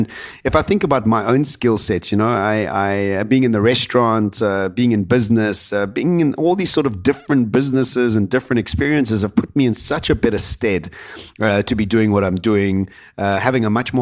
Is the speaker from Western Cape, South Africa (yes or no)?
yes; Cape Town, Western Cape, South Africa; I come from Cape Town, and Cape Town had a different armor.